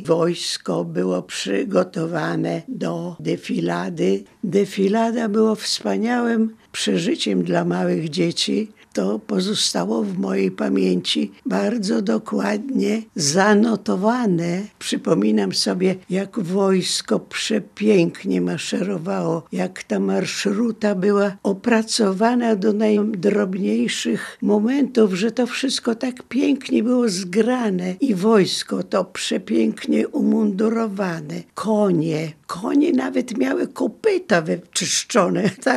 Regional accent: Lviv, Lviv Oblast, Ukraine; Urodziłam się we Lwowie, mój ojciec był wojskowym, mieszkaliśmy w blokach wojskowych przy ulicy Świętokrzyskiej 34.

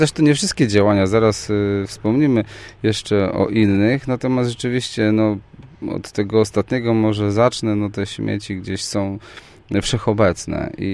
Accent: Słupsk, Pomeranian Voivodeship, Poland; Ze Słupska, jesteśmy ze Słupska.

